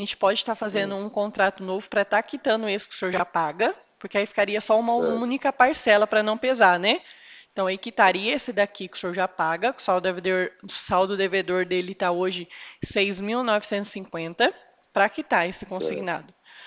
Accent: Presidente Prudente, São Paulo, Brazil; Eu sou aqui de Prudente.

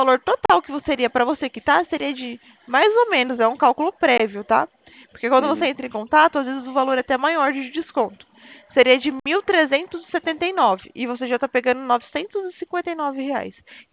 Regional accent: Presidente Prudente, São Paulo, Brazil; da onde eu falo é DDD 18. Ó, a gente é do estado de São Paulo e eu sou de Presidente Prudente. Aí Presidente Prudente é DDD 18.

